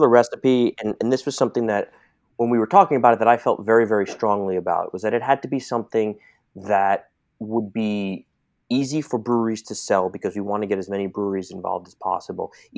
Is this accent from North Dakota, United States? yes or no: no; New York City, New York, United States; but also as a New Yorker, as a native New Yorker, I felt very strongly about this